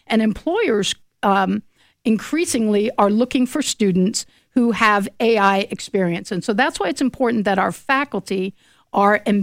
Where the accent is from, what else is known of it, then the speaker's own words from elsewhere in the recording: Virginia, United States; I'm actually from Virginia originally and grew up in Loudoun County and did my undergraduate at Virginia Tech.